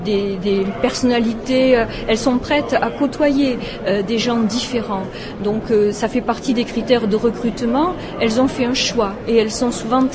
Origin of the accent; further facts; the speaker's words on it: France; nous recevons, nous en tant que Français, beaucoup